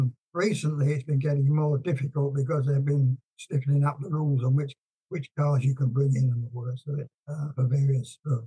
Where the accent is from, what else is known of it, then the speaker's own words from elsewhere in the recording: Dagenham, London, United Kingdom; Why I was brought up in Dagenham